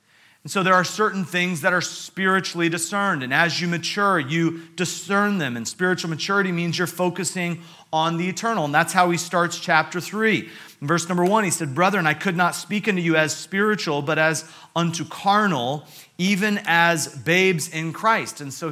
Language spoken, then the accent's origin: English; United States; I want to apologize for my accent. I do apologize for it, but I don't apologize for being from America on our July 4th, 250-year anniversary